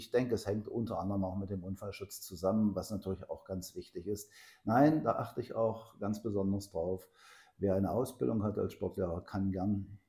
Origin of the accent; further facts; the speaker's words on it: Köthen, Saxony-Anhalt, Germany; Ich bin Urkötner, bin in Köthen geboren, habe also alle Schulen, die man so als Kind und Jugendlicher durchläuft, hier durchlaufen, war auch hier an diesem Gymnasium, an der damaligen erweiterten Oberschule Johann Wolfgang Goethe von 1974 bis 78